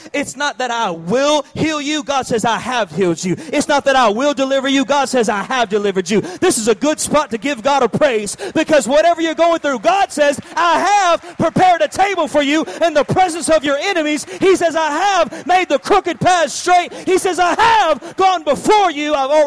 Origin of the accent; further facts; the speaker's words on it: Atlanta, Georgia, United States; But y'all, I'm from Hotlanta. So being in Chicago was a rude awakening.